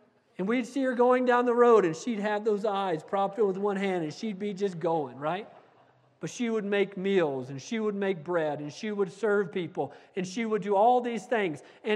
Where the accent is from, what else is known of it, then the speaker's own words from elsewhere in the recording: Gallup, New Mexico, United States; born there; when I was born there on the Navajo Reservation in Gallup, New Mexico